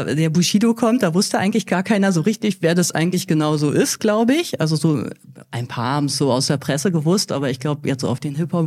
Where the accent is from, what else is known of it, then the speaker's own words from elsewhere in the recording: Berlin, Germany; ich bin ja selber in Berlin groß geworden.